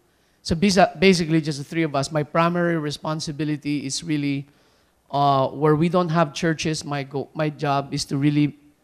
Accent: Iloilo City, Western Visayas, Philippines; I was born raised in La Paz, Iloilo City. So that's really my hometown.

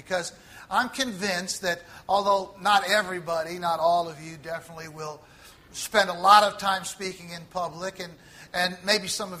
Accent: St. Louis, Missouri, United States; Alita and I spent 9 years in St. Louis. After our married life, we're both from St. Louis, but met in another city and then came back.

